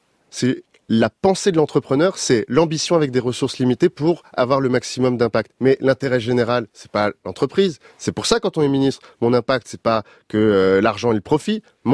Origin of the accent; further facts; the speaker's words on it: Paris, Île-de-France, France; Je suis né et j'ai grandi à Paris